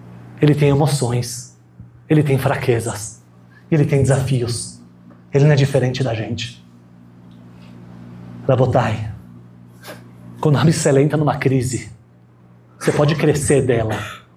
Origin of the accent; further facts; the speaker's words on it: Brazil; E já dá vergonha de falar que eu sou brasileiro.